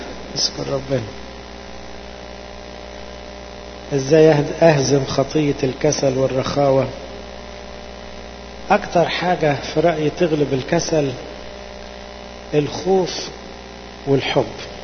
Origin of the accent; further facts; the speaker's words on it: Egypt; نشهد للمسيح بالذات في بلادنا مصر والبلاد العربية.